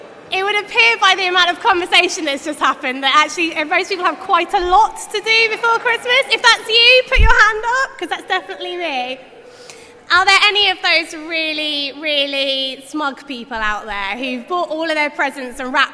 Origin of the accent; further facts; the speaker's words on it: Ipswich, East of England, United Kingdom; now in London, United Kingdom; One of the joys of living in London, I'm originally from Ipswich